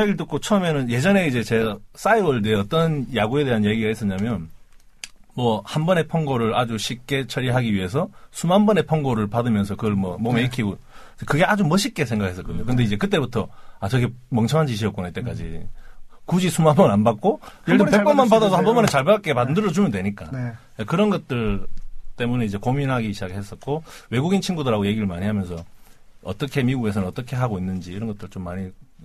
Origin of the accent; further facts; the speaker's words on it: Busan, South Korea; 그 제가 어릴 때 고향이 부산이거든요.